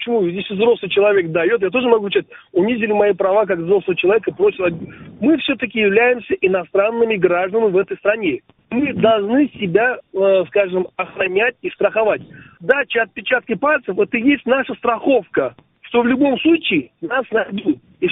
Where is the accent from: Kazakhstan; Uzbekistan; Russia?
Uzbekistan; да, мы узбеки порядочные люди